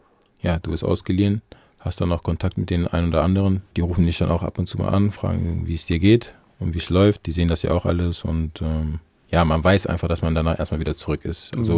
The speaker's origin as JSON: {"language": "German", "town": "Aachen", "region": "North Rhine-Westphalia", "country": "Germany", "tie": "born or raised there", "said": "Ich bin ja in Aachen aufgewachsen."}